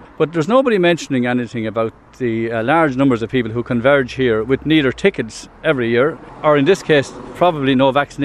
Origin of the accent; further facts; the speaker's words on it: Stradbally, County Laois, Ireland; from Stradbally here on the main street, right outside the main entrance to Electric Picnic.